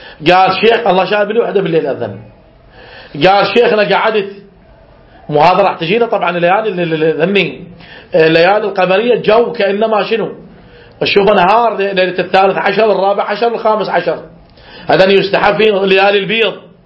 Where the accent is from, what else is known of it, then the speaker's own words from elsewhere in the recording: Iraq; مثل عندنا بالعراق احنا يقول ابو قراء وين يبين